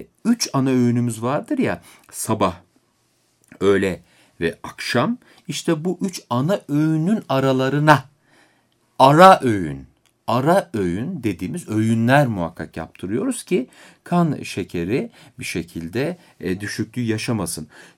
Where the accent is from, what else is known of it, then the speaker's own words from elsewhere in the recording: Beypazarı, Ankara, Turkey; Hatta ben Ankara Beypazarlıyım mesela.